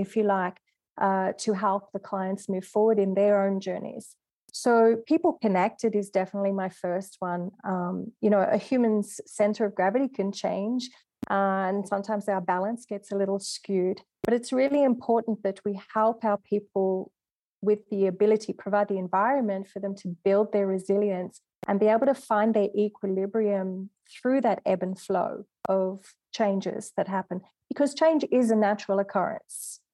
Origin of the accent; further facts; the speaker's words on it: Australia; moved away as an adult; now in France; Okay, so I'm an Australian and I've been living in France for 9 years now.